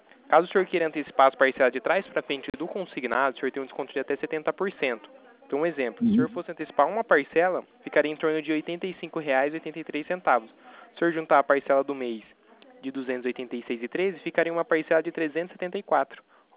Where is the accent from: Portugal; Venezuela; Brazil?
Brazil; Itatiba, São Paulo; eu sou daqui de Itatiba, né?